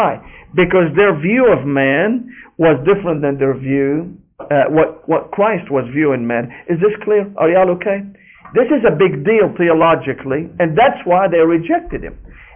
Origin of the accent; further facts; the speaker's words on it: Damascus, Damascus Governorate, Syria; now in United States; When I came to the United States, I'm not used to dogs. I grew up in Damascus, Syria, and in Damascus, Syria, we only know street dogs, mangy dogs.